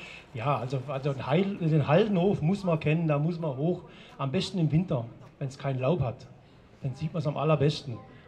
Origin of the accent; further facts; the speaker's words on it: Baden-Württemberg, Germany; alle zu 100% aus der Landschaft, die sich Hegau nennt. Also der Landschaft zwischen Singen, Radolfzell und Konstanz. Da komme ich her, da sind meine Vorfahren her und das ist meine Heimat.